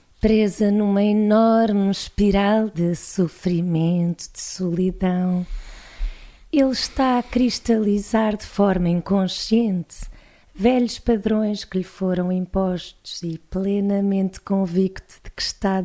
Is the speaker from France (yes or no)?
no; Portugal; não é à toa que eu sou portuguesa